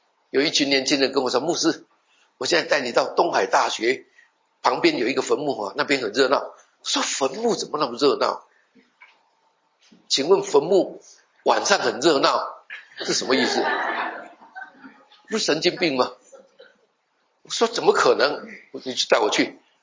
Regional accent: Taiwan; 因为我是台湾人，可以骂台湾人。

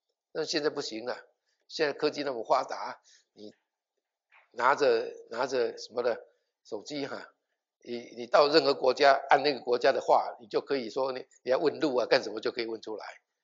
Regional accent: Taiwan; 我从台湾来的哈，我讲的普通话你们听起来就怪怪的

